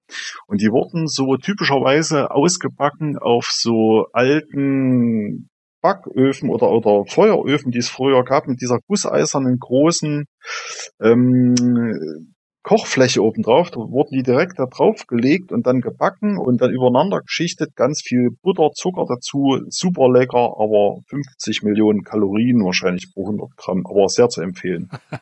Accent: Thuringia, Germany; Brie ist bei uns in Thüringen die Soße.

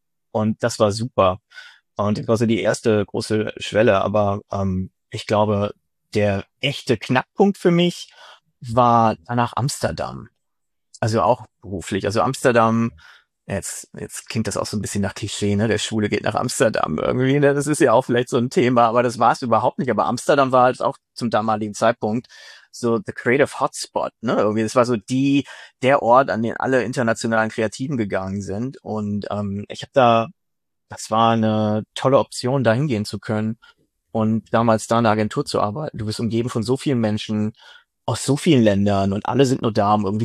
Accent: Münster, North Rhine-Westphalia, Germany; ich bin irgendwie in Münster aufgewachsen, dieser kleinen Stadt, dieser kleinen Studentenstadt, wo alle mit dem Fahrrad gefahren sind, irgendwie Barberjacken trugen und entweder BWLer oder Juristen waren oder werden wollten.

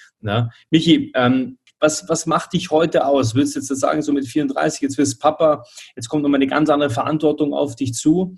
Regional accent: Munich, Bavaria, Germany; ich komme ja auch aus dem Münchner Süden

